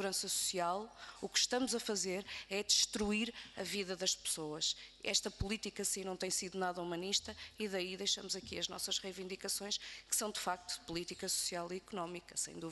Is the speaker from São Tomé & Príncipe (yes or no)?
no; Santa Maria da Feira, Norte, Portugal; como morreram em Santa Maria da Feira, que é de onde eu sou